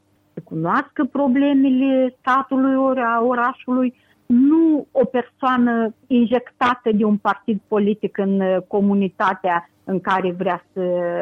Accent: Rădenii Vechi, Ungheni District, Moldova; now in Greece; În satul meu, Rădenii Vechi, raionul unde este, la alegerile viitoare, da.

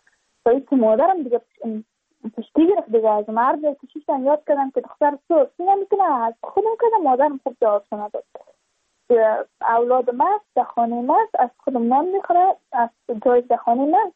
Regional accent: Badakhshan, Afghanistan; چون ما از بدخشان هستیم، یعنی منطقای دور دستش،

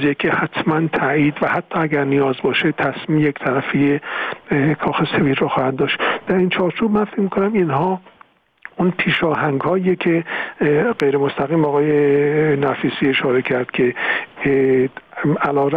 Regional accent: Iran

